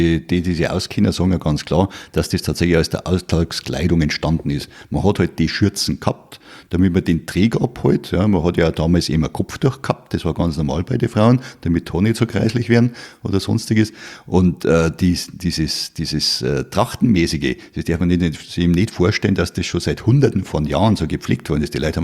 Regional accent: Munich, Bavaria, Germany; born there; Ich bin ja in München geboren, in Neuhausen, und habe ein paar Stadtteile durchgemacht, bis ich dann in Tudering gelandet bin.

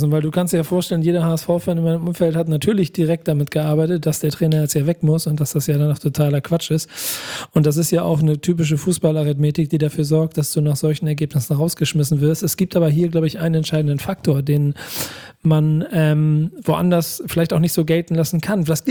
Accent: Hamburg, Germany; ich bin aus Hamburg

